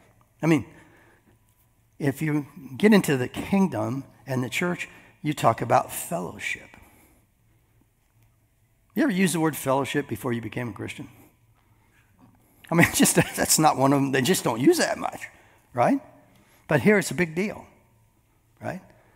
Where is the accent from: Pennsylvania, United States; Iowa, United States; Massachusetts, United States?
Iowa, United States; I'm from Iowa, man. They don't have accents. They have corn.